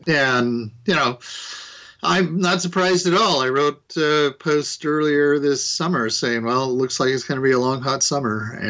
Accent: Idaho, United States; I grew up in the West, in the interior West. I'm from Idaho

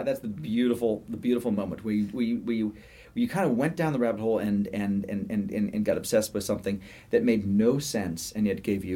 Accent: United Kingdom; born there; Chris is a friend. He's British. I'm British by birth.

